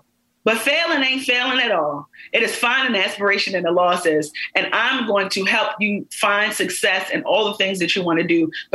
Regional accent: Baltimore, Maryland, United States; I'm from East Baltimore.

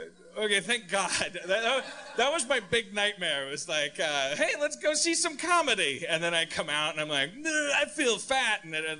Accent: Wisconsin, United States; Like, I'm from Wisconsin. It was cheese.

